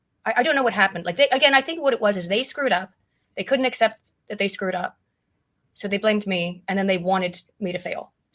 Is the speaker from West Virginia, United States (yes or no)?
yes; West Virginia, United States; Well, I'm from the US. Grew up as a young kid in West Virginia, which is very, very rural state.